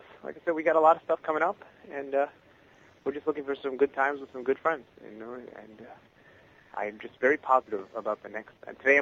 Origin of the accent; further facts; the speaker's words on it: New York, United States; also born or lived in Los Angeles; I'm from New York, and I've been in L.A.